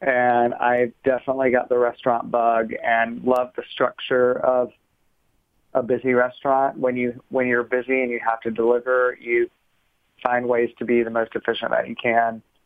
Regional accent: Savannah, Georgia, United States; now in Atlanta, United States; I actually studied architecture at Georgia Tech here in Atlanta. I grew up in Savannah, Georgia, and moved here to go to college.

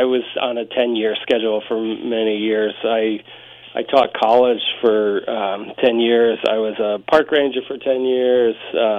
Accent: Connecticut, United States; In Western Connecticut.

